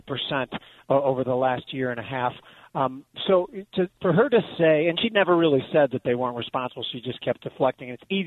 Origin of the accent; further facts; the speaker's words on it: Chicago, Illinois, United States; Well, you know, we're from Chicago, so I think it's easier for us to spot a grift than some people in other places.